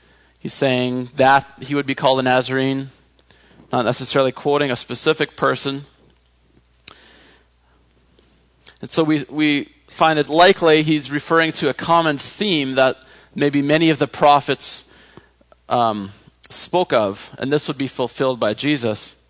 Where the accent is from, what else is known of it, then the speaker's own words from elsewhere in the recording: Blumenort, Manitoba, Canada; I'm from Blumenort, I should just say that. But so if you're from Blumenort, I'm not trying to offend you. I'm just picking on my own town.